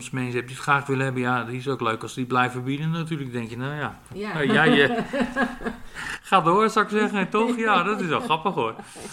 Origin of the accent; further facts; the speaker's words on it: The Hague, South Holland, Netherlands; Ik kom uit Den Haag